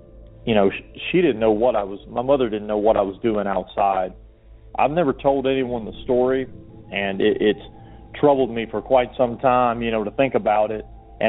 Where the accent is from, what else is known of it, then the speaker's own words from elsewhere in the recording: Georgia, United States; I'm from Georgia originally